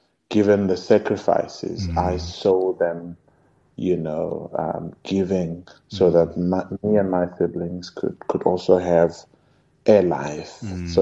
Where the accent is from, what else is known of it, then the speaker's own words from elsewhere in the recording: Harare, Zimbabwe; So I lived with mom, and then we came back to Harare, and from there, I grew up in Mashonaland, not in Matabeleland.